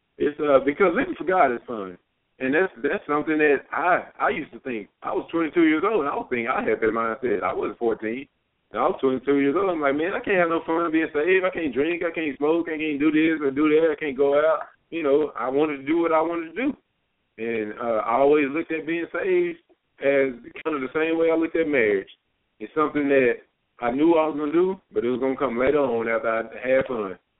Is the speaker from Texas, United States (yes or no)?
yes; Longview, Texas, United States; And back in my hometown in Longview, Texas, you know, that's something that's really prevalent right now.